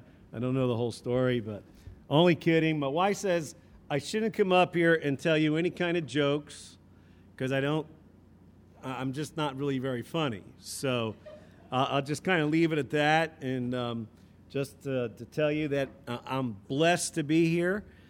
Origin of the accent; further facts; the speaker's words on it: New Jersey, United States; moved away; also born or lived in Texas; I came from Texas, grew up in New Jersey, moved out 18 years ago, raised my family there, my children.